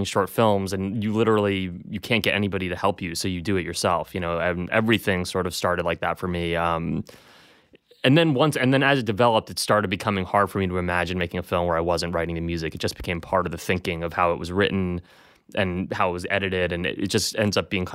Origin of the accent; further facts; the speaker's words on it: Queens, New York, United States; also born or lived in Hastings; I grew up in Queens and then I moved to Hastings.